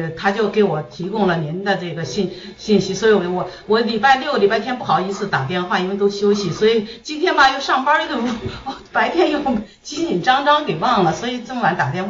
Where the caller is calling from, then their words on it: Wuxi, Jiangsu, China; 我是无锡的哈